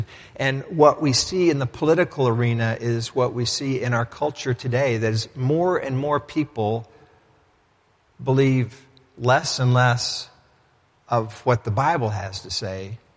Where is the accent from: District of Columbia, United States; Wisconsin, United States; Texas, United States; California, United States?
Texas, United States; But I was raised in Texas, as some of you know, and in a good church